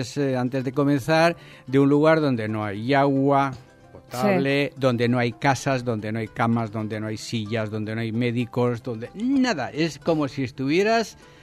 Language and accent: Spanish; Valencia, Valencian Community, Spain; yo vengo de España, vengo de Valencia